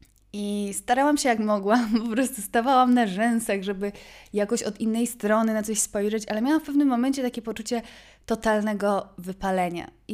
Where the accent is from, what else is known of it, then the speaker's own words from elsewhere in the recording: Kraków, Lesser Poland, Poland; a jestem z Krakowa, więc to naprawdę jest długa trasa